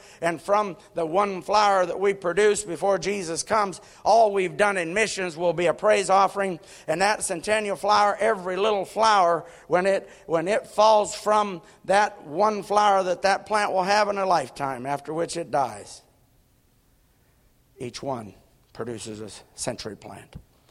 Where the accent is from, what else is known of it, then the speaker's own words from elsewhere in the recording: Nicaragua; I grew up in Nicaragua.